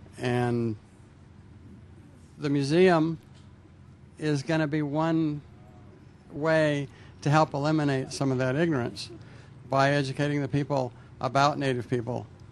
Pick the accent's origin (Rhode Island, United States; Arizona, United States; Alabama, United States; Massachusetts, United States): Arizona, United States; I'm from Arizona.